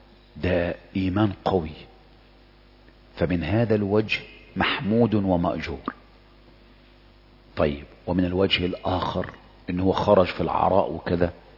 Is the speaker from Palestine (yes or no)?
no; Egypt; ما انا عايز اعرف، احنا مصريين زي بعض